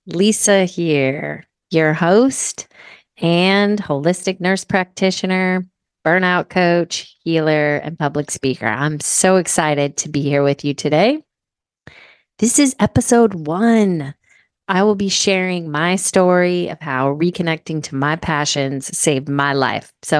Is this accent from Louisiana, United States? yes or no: no; Seattle, Washington, United States; I grew up in Seattle, and long before I was a nurse practitioner, I was really into alternative healing, holistic health.